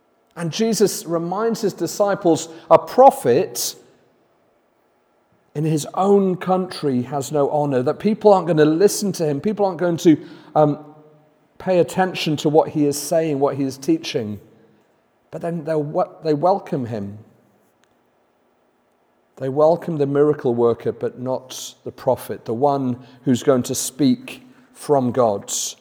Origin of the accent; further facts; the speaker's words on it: United Kingdom; That's maybe one of the areas that, as British people, we worry about the most